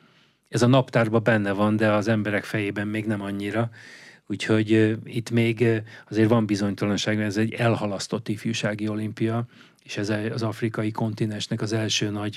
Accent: Vác, Pest, Hungary; born there; Csak azért tudom, mert van egy saját kis kajakkenu klubom, Vácott, ahol születtem.

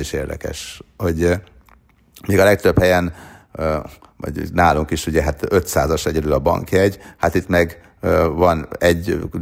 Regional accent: Hungary; de Franciaországban például Marseille-ben szerintem ott volt a legjobb a hangulat, mint magyar, ezt úgy éltem meg.

